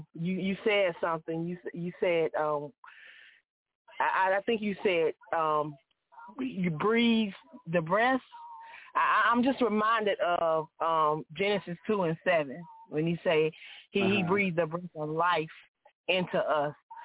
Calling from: Mississippi, United States; I'm calling from Myrtle Beach. Well, actually, I'm calling from Mississippi tonight.

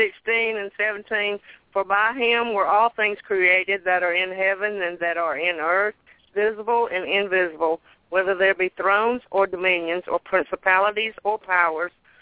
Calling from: Thomaston, Georgia, United States; I'm from Thomaston, Georgia.

